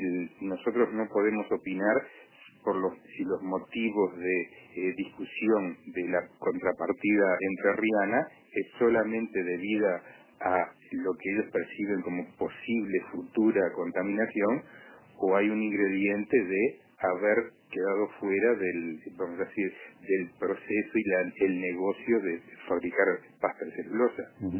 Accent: Uruguay; uno se preocupa como uruguayo

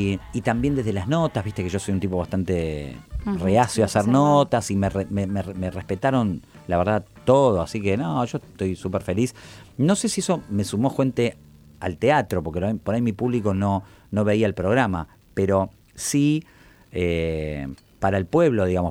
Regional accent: Córdoba, Argentina; also born or lived in Mar del Plata; Bueno, yo me crié en Córdoba, que es, digamos, un lugar de montaña, obviamente. Nací en Mar del Plata, pero me crié en Córdoba.

